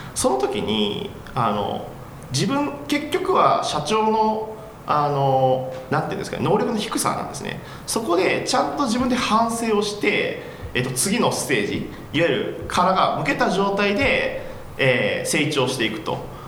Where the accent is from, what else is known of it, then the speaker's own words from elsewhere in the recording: Kochi, Japan; now in Tokyo, Japan; 最近は実は僕あのもう高知を離れて東京の方に来てるんで